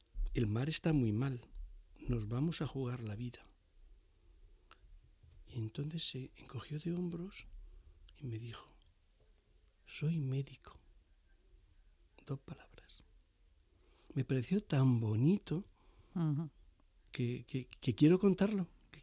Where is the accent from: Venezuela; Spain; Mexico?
Spain; Madrid, Community of Madrid; yo, que soy de Madrid, meseta, que no entiendo nada de mar